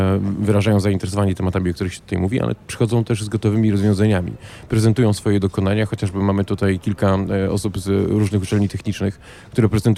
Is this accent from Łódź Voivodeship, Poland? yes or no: no; Gdynia, Pomeranian Voivodeship, Poland; ja nie mogę się do tego nie odnieść jako gdynianin. Jesteśmy w mieście pełnym energii, jesteśmy w Gdyni